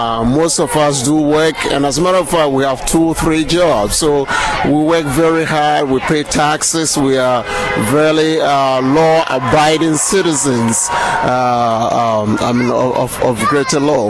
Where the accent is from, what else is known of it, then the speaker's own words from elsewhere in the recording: Ghana; English is a second language; now in Lowell, United States; I live in Lowell. I come from Ghana. I'm here with my family.